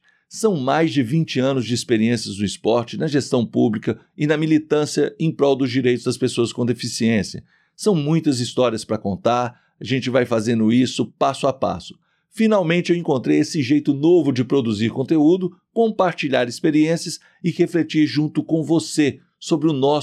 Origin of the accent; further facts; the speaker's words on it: Minas Gerais, Brazil; como a gente diz aqui em Minas, eu sempre reunia pessoas do departamento para escutar esses meus causos como um bom mineiro nos intervalos do serviço, né?